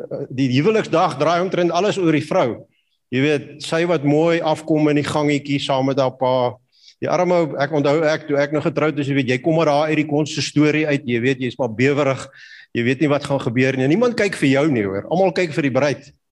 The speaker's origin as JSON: {"language": "Afrikaans", "region": "Northern Cape", "country": "South Africa", "tie": "born or raised there", "said": "ek het groot geword in die Kalahari. Min of meer bietjie noord van waar Androle op die oomblik is."}